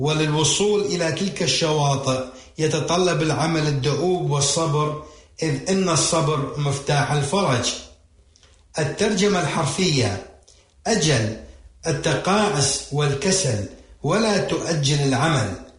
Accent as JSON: {"language": "Arabic", "country": "Iraq", "accent": "Iraqi", "said": "كما نقول بلهجتنا العراقية"}